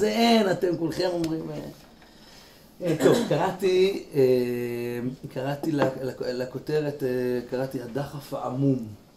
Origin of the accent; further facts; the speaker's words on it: Jerusalem, Jerusalem District, Israel; גדלתי במקור חיים